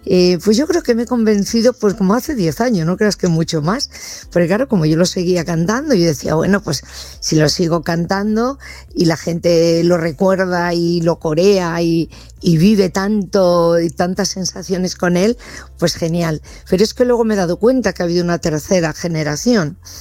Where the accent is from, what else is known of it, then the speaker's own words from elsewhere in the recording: Galicia, Spain; y mi tierra gallega